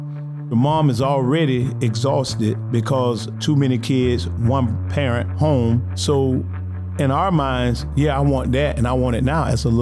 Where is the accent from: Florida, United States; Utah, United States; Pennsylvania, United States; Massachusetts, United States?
Florida, United States; Lake Alfred; also born or lived in Eustis, Florida; I was born in Eustis, Florida. My mom and my dad, they were married. She had three girls, four boys. And so they got a divorce. And then we moved to Lake Alfred, Florida. And I was about 3 years old.